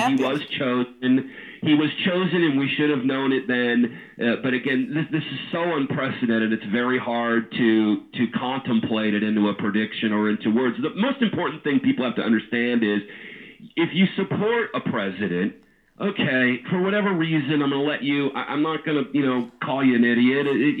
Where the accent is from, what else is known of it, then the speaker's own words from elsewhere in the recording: Washington, United States; when I was a kid, I grew up in Washington, which is farm area